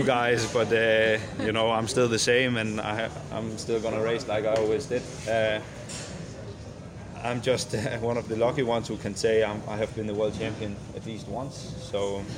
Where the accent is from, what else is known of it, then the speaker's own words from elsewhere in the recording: Denmark; English is a second language; I'm from Denmark, and we are used to this weather